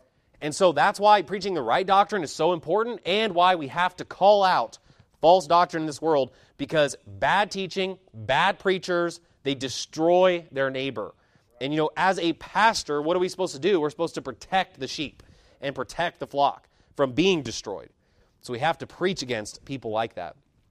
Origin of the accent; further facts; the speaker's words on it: California, United States; born there; because, you know, I was born in California. I like California.